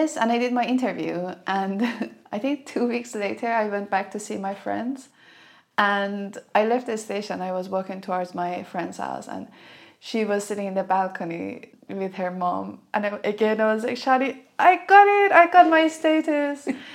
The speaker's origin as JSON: {"language": "English", "country": "Iran", "moved": "as an adult", "lives_now": "London, United Kingdom", "said": "I'm from Iran, and my background is in Iranian dance, and when I moved to London"}